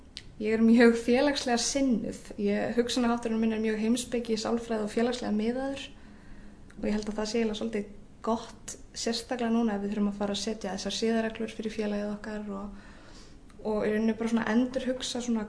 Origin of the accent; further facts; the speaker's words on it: Þingeyri, Westfjords, Iceland; born there; ég fætt á Þingeyri í Dýrafirði og ég í háskólanámi, ég í kennaraháskólanum á fyrsta ári